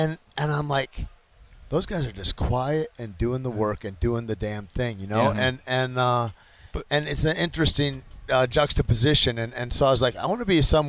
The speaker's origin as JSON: {"language": "English", "region": "Michigan", "country": "United States", "tie": "born or raised there", "said": "I grew up in Michigan, and it was one of the most impoverished counties in Michigan"}